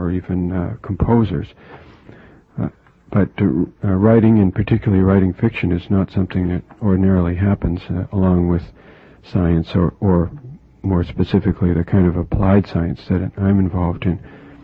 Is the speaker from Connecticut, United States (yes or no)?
no; Boston, Massachusetts, United States; also born or lived in Dayton; I was born in Dayton, Ohio, but my parents moved to Massachusetts and to the Boston area very shortly after I was born. So really, I've only known the Boston area since I first opened my eyes.